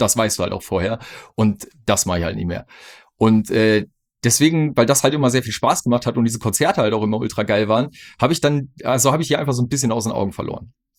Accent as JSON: {"language": "German", "town": "Minden", "region": "North Rhine-Westphalia", "country": "Germany", "tie": "born or raised there", "said": "große Beatdown-Szene in meiner Heimatstadt, in Minden."}